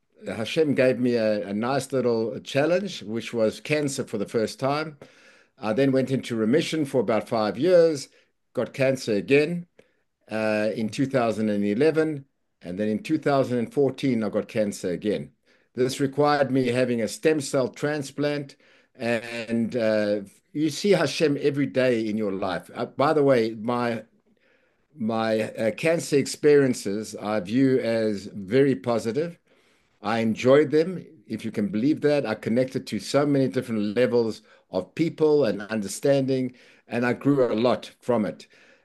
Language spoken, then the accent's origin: English; South Africa; accent: South African; now in Texas, United States; So, Rabbi, as you, even though I'm in Texas, my accent doesn't speak to Texan. I haven't given up my South African accent